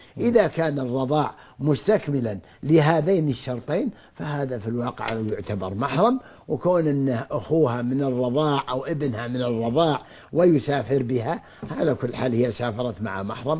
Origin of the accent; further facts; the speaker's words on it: Saudi Arabia; في بلادنا المملكة العربية السعودية